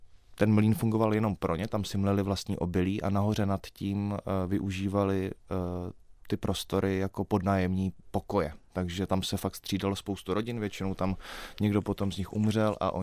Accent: Prague, Czechia; also born or lived in Uherské Hradiště; No, já jsem spíš Pražák, protože asi po roce mého života mě rodiče odvezli do Prahy za tátou, nebo jsme odjeli i s mámou a bráchou

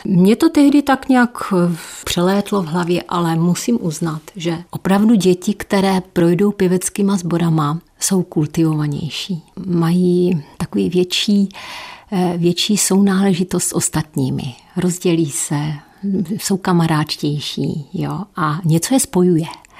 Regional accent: Nový Jičín, Moravian-Silesian Region, Czechia; also born or lived in Střítež nad Bečvou; Já pocházím z Valašska, přímo. Já jsem se narodila ve Stříteží nad Bečvou a potom jsme se přestěhovali do Nového Jičína, ale jsem Valašská, můj manžel je z Velké Lhoty, takže my jsme taková Valašská.

